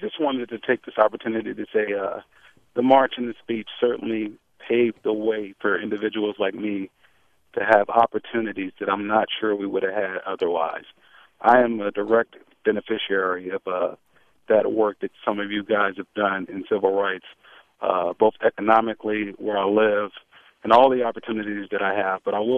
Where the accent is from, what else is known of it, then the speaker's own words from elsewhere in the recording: Los Angeles, California, United States; where I grew up in South Central LA.